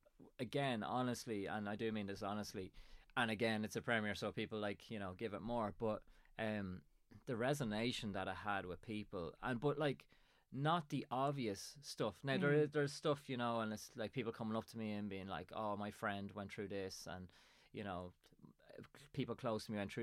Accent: Drogheda, Leinster, Ireland; now in Dundalk, Ireland; I live in Dundalk and I'm originally from Drogheda.

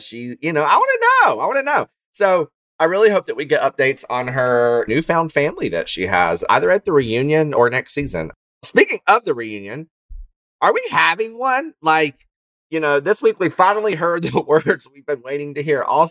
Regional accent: North Carolina, United States; the county I grew up in North Carolina, the town I grew up in was in a county called Surrey County.

